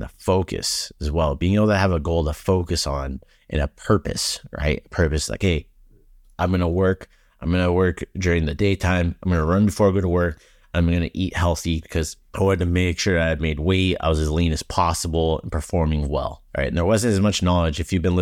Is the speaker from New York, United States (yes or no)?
no; Hawaii, United States; Like, just to be totally frank with you, I'm Hawaiian. I'm not supposed to be pale.